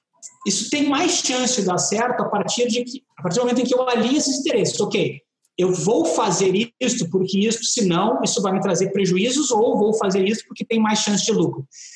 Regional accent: Rio Grande do Sul, Brazil; eu não gosto da cor vermelha, tá? Como gaúcho

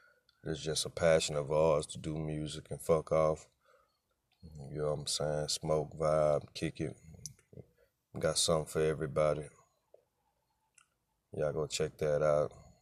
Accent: Houston, Texas, United States; And I'm from Houston, but the team trash right now.

